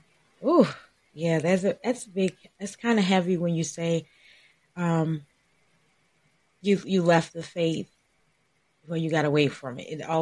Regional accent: New Orleans, Louisiana, United States; Well, I'm from New Orleans, so a lot of people say we have the Southern hospitality.

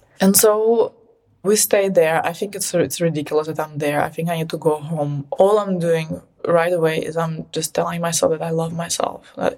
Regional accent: Russia; I was born in Russia, okay? Like, I lived there in the 90s.

